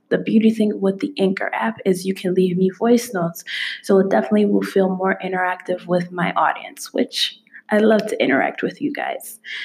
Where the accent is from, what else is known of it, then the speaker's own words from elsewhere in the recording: Indiana, United States; moved away as an adult; now in China; I'm originally from the United States, lived in Indiana, and I came to China March 2019.